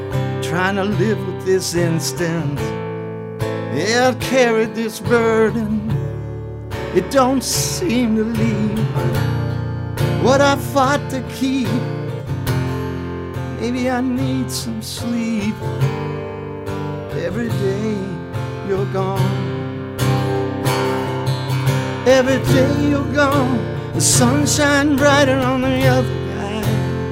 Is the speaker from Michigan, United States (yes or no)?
no; Pittsburgh, Pennsylvania, United States; I was born raised in Pittsburgh, came down here to go to school, and loved the town.